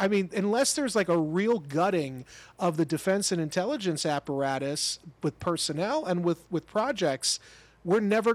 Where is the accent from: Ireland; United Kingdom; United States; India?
United States; now in Florida, United States; Why should I, as an American living in Florida, why do I care about the Litani River rights?